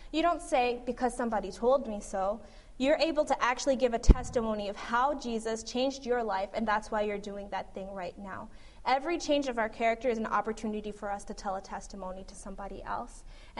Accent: United States; born or raised there

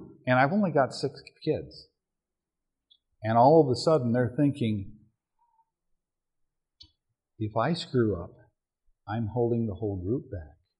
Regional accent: Minnesota, United States; Like I said, I'm from Minnesota.

